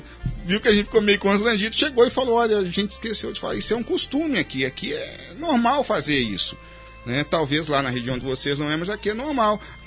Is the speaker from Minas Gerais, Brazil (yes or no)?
yes; Minas Gerais, Brazil; Eu sou mineiro, eu não sou muito, muito disso.